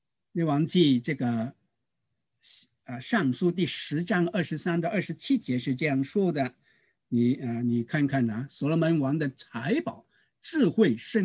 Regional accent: China; 用我们中国人的话语来讲呢，叫做人要居安就思危啊。

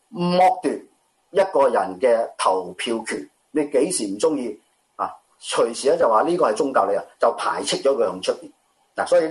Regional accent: China; 我哋中国人话啊个官啊，见到个官咧上边咧系廉政。

